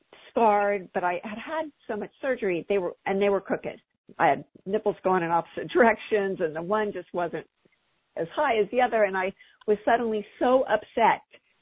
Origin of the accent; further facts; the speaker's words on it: Ohio, United States; I grew up in Ohio, in the Midwest, and my parents were college professors